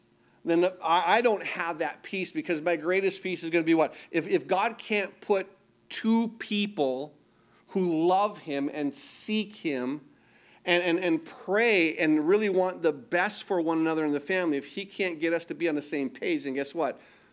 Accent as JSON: {"language": "English", "region": "Midwest", "country": "United States", "tie": "born or raised there", "also_born_or_lived": "Southern California", "lives_now": "Milwaukee, United States", "said": "I mean, I kind of grew up a Midwesterner, so I did have an easier adjustment period."}